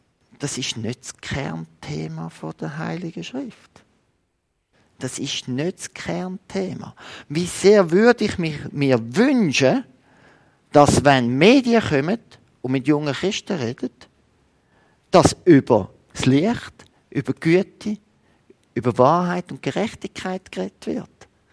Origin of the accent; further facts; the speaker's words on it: Switzerland; als Schweizer sind wir sowieso neutral, oder?